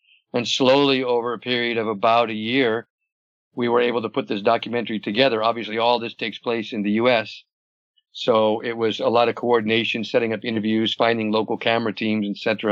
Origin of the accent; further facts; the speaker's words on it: United States; moved away as an adult; now in Netherlands; Basically, I'm originally from the States. I live now in Holland. I've lived here for about 25 years